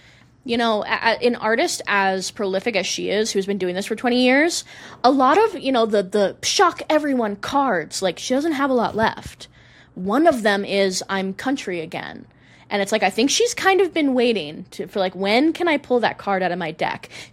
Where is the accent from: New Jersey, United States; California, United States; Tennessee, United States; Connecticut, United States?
Tennessee, United States; And I grew up listening to country music. I am from Tennessee. I lived in Nashville.